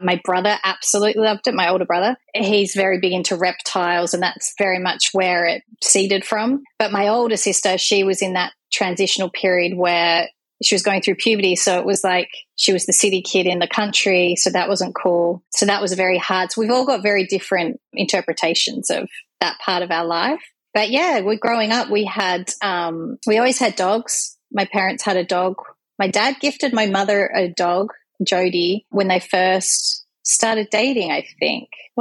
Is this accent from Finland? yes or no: no; Melbourne, Victoria, Australia; now in Bali, Indonesia; I am from Melbourne, Australia. I'm now 44 years old and I'm presently based in Bali, Indonesia.